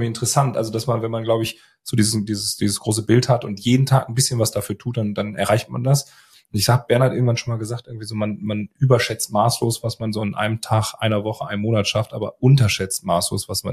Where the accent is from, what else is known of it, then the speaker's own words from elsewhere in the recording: Münster, North Rhine-Westphalia, Germany; Natürlich für uns als Münsteraner, als Fahrradstadt natürlich wunderbar.